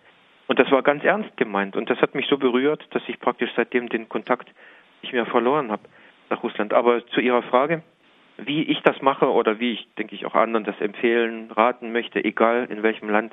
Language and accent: German; East Germany, Germany; Ich stamme selber aus der Diaspora, aus der ehemaligen DDR